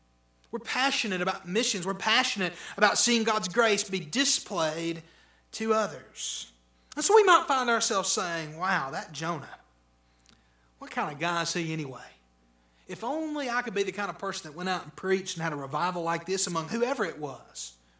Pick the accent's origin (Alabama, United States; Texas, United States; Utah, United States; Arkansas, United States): Alabama, United States; Y'all, I was raised on Sand Mountain.